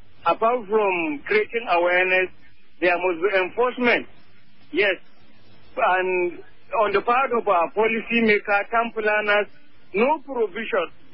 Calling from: Gwagwalada, Federal Capital Territory, Nigeria; I'm calling you from Gwagwalede.

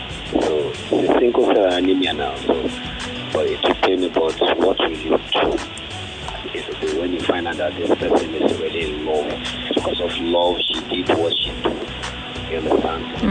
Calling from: Ogun, Nigeria; I'm calling from Ogun State.

